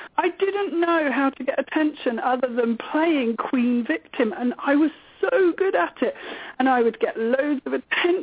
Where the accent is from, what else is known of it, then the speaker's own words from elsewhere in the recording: England, United Kingdom; So talking about God, well, like I say, I'm English, so I was brought up Church of England.